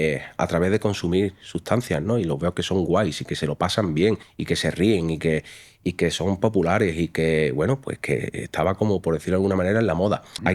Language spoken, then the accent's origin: Spanish; San José del Valle, Andalusia, Spain; also born or lived in Chiclana de la Frontera; como ya tú acabas de decir, y yo tengo 32 años, vengo de Cádiz, de Chiclana de la Frontera. Bueno, realmente soy de un pueblo que se llama San José del Valle.